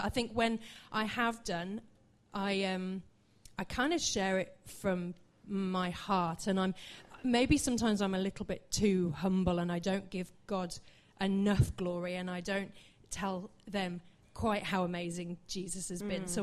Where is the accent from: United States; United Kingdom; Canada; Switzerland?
United Kingdom; it's just a bit awkward, and I'm very British. So it's, very British problems.